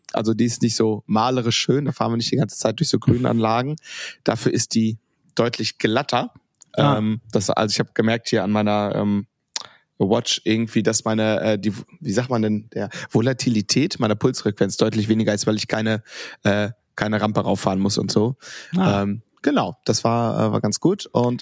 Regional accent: North Rhine-Westphalia, Germany; Wir proben hier bei mir in Dortmund im Studio und wir kommen so aus dem Großraum Ruhrgebiet und Niederrhein.

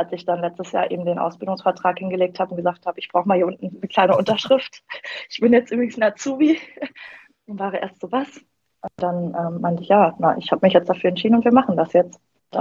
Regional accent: Ludwigsfelde, Brandenburg, Germany; bin jetzt 27 Jahre alt, bin Auszubildende im dritten Lehrjahr Anlagenmechanikerin. Ich komme aus der Nähe von Berlin, aus dem schönen Land Brandenburg, genau Ludwigsfelde.

